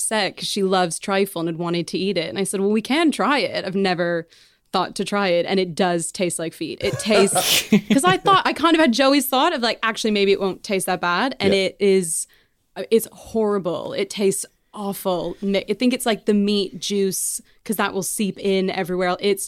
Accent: Canada; because I'm Canadian and there's no Thanksgiving here, but I've cooked Canadian Thanksgiving the last couple of years for friends of mine.

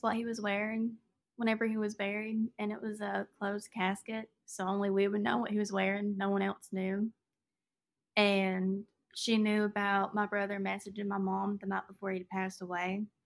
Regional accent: Wattsburg, Kentucky, United States; from Wattsburg, Kentucky.

